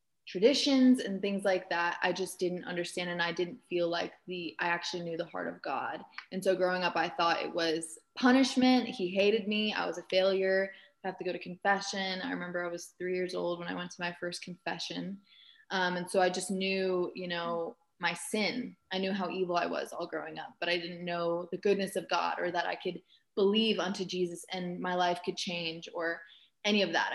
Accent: Germany; I grew up in Germany in the Catholic Church. So that's the religion I grew up in.

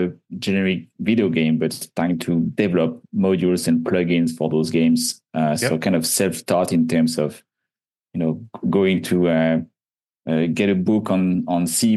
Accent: France; I grew up in France.

